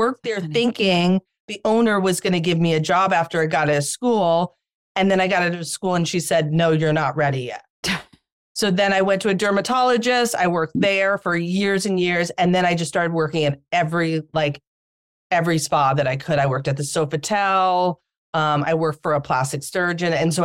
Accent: Plattsburgh, New York, United States; also born or lived in Manhattan; I grew up in upstate New York. I was born in Manhattan, and then I moved. And when my parents got a divorce, I moved to Plattsburgh, New York, which is like an hour away from Montreal, Canada.

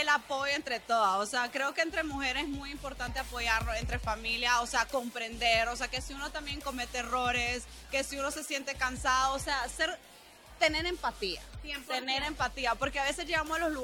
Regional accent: Nicaragua; las dos somos nicaragüenses.

